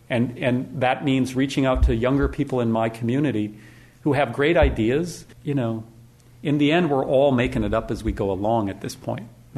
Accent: North Dakota, United States; So when I'm a simple boy from the prairie. I grew up in North Dakota, right? Very harsh climate. You sort of learn to live simply.

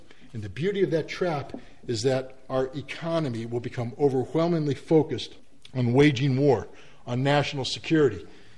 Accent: United States; as an American, as a nation of law, see, we're not the Soviet Union.

